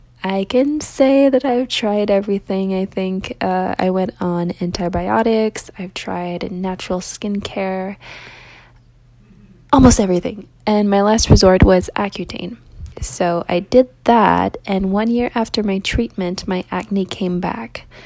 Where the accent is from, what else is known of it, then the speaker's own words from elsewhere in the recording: Canada; I'm from Canada.